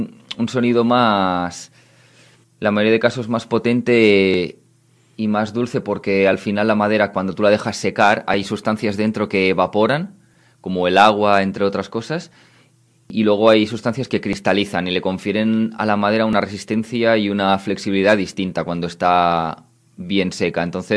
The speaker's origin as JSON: {"language": "Spanish", "region": "Catalonia", "country": "Spain", "tie": "born or raised there", "said": "Mi pueblo está en la provincia de Lleida."}